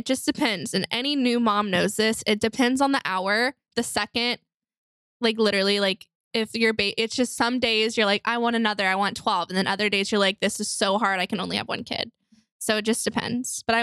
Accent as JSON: {"language": "English", "town": "Flower Mound", "region": "Texas", "country": "United States", "tie": "born or raised there", "said": "Texas, Flowermound specifically."}